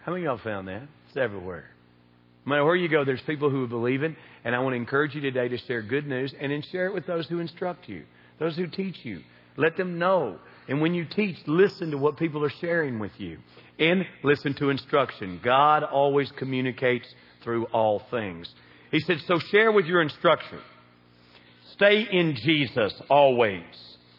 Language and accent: English; the South, United States; Y'all can tell I'm from the South. Britches, pants, up north.